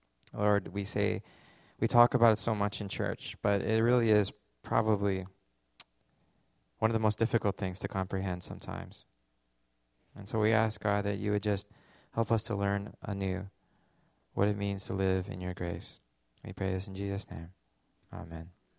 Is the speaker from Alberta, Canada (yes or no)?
yes; Edmonton, Alberta, Canada; I was born in Canada. I grew up definitely a minority in Edmonton, Alberta. There were no Asians in my school. It was just pretty much me.